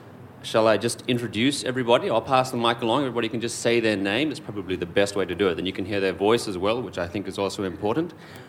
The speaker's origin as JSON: {"language": "English", "country": "Australia", "said": "I'm from Australia. G'day, how you going?"}